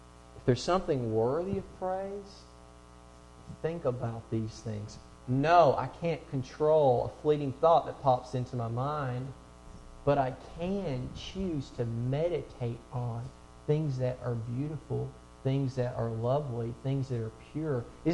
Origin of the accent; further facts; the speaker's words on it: Tennessee, United States; Now, I'm from West Tennessee, and it's not as hilly as it is in other places